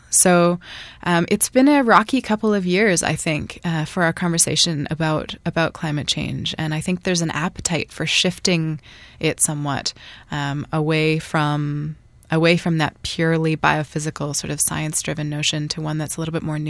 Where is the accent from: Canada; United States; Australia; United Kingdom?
Canada; I was born and raised in Canada. So I have a developed country, Western lens on a lot of the work I do.